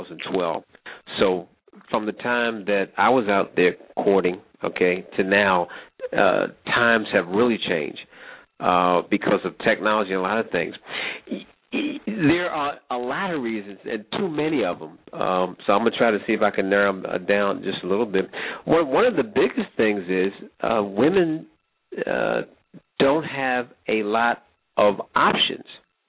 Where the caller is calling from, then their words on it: Germany; I'm calling from Germany. It's about 2:10 a.m. in the morning here